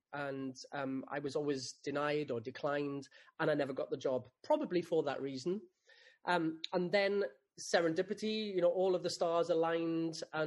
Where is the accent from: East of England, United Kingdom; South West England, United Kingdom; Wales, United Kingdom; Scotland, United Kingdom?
Wales, United Kingdom; a young lad growing up in the Rhondda Valley